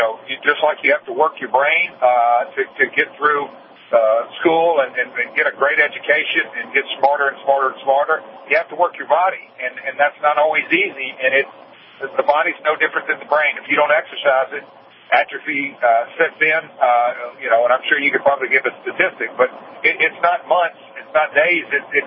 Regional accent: the South, United States; just like you, Doc, we were raised in the South on sweet tea

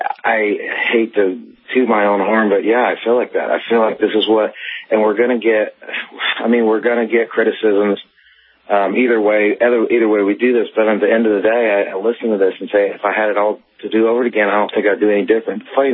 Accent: Indiana, United States; Jeff Sylvie, who's a friend of mine that I grew up with in Indiana

